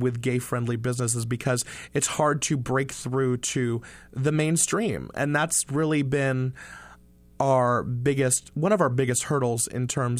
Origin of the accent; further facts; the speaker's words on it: Pensacola, Florida, United States; I am from Pensacola, Florida. I studied journalism at the University of South Florida.